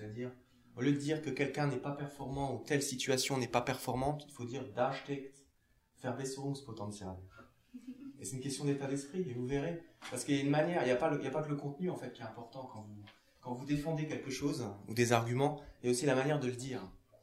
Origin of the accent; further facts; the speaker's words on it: Thionville, Grand Est, France; Je suis lorrain d'origine, je suis originaire de Moselle-Land, de Thionville